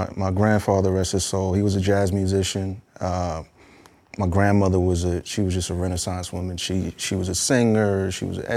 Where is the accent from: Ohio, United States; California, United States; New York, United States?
New York, United States; all of that stuff, I think, poured into me, you know, as a kid growing up in New York.